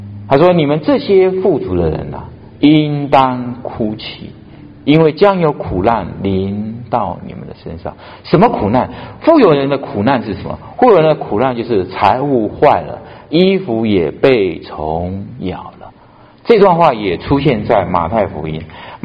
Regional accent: Taiwan; now in Calgary, Canada; 我们家，我是台湾来的

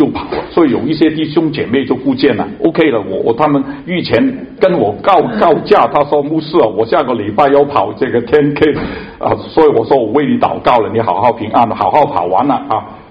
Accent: Hong Kong; now in Edmonton, Canada; 我来加拿大已经住了很多年，但是我是在香港出生长大的，所以我是中国人，我也是一个香港人，但是我也是加拿大人啊，我也是爱城的市民啊，我很多重的身份啊。

